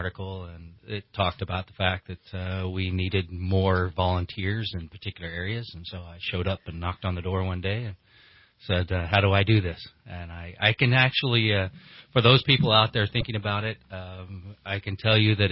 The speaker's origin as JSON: {"language": "English", "town": "Palo Cedro", "region": "California", "country": "United States", "tie": "born or raised there", "said": "I obviously grew up in the area. I grew up in Palo Cedro many, many years ago."}